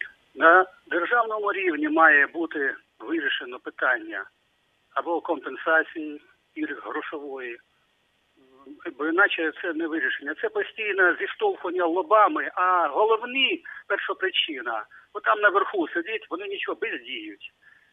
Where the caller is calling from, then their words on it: Brovary, Kyiv Oblast, Ukraine; Бровари, Київська область.